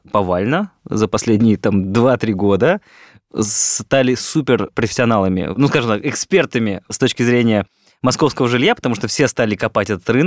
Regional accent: Moscow, Russia; вот я там москвич в пятом поколении.

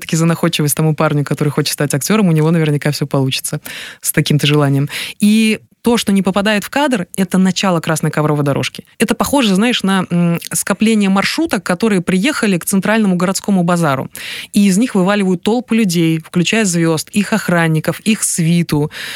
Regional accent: Kyrgyzstan; мы постеснялись сказать, что мы из Кыргызстана

